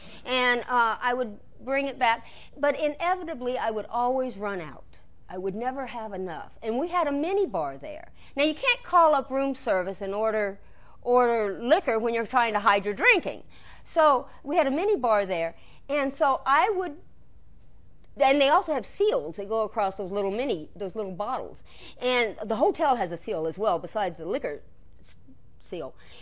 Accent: Long Beach, California, United States; and I grew up in L.A. I grew up in the Long Beach area, and I had friends coming down to see me, and they drank.

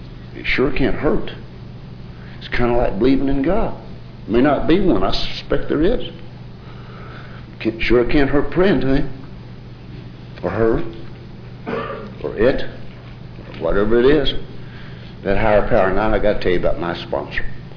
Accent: Oklahoma City, Oklahoma, United States; I was raised with Leroy on Capitol Hill in Oklahoma City.

